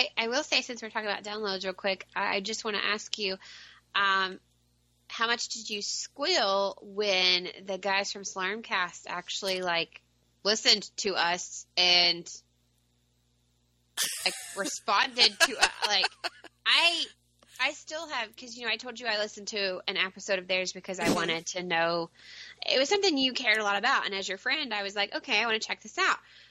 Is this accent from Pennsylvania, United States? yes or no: no; Kentucky, United States; But then I'm the girl from Kentucky